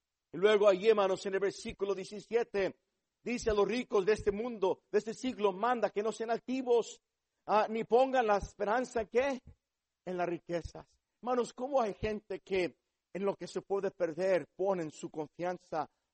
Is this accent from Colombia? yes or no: no; Mexico; now in United States; yo conozco a los mexicanos porque soy mexicano, vienen a este país